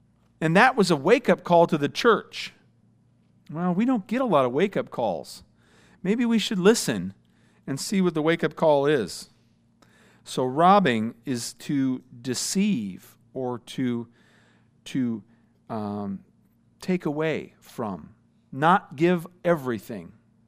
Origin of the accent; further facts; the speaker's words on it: Minnesota, United States; Okay, I'm from Minnesota. We don't have vines. They freeze, all right?